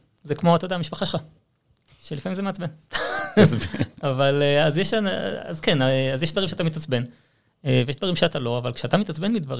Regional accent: Holon, Tel Aviv District, Israel; אני גדלתי בחולון.

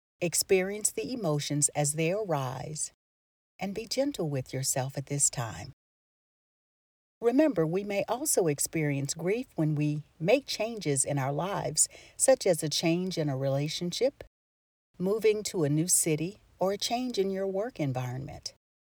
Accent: Albany, Georgia, United States; part of my village growing up in Albany, Georgia

